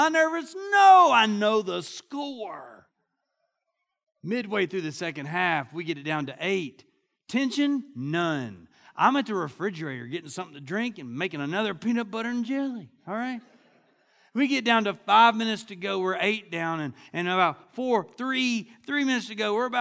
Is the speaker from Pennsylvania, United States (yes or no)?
no; Kentucky, United States; And I'm from Kentucky, though.